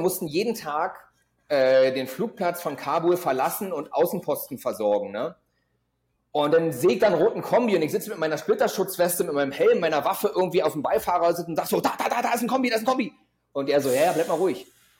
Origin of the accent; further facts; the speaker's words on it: East Germany, Germany; Also ich war 10, als die Wende kam. Ich bin ja im Osten groß geworden.